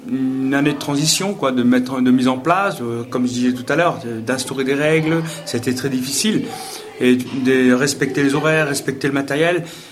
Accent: Joué-lès-Tours, Centre-Val de Loire, France; moi, je suis originaire de Joux-les-Tours, des quartiers de Joux-les-Tours.

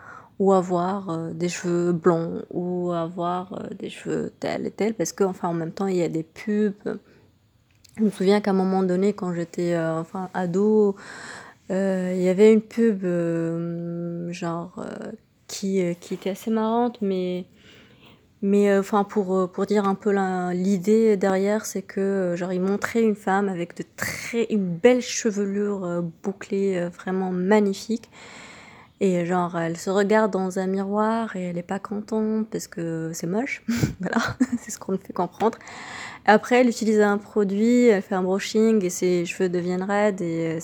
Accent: Morocco; mon expérience avec mes cheveux et comment je la vis au Maroc, en tant que Marocaine.

